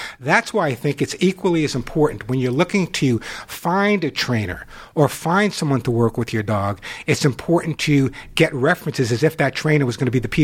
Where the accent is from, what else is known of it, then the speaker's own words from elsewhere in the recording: New York, United States; now in California, United States; I grew up in New York, and my father never hugged me.